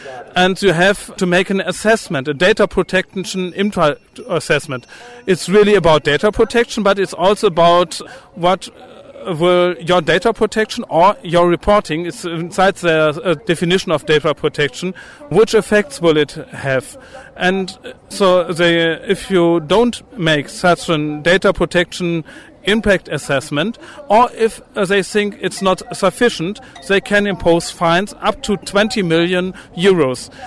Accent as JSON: {"language": "English", "country": "Germany", "said": "We're from Germany."}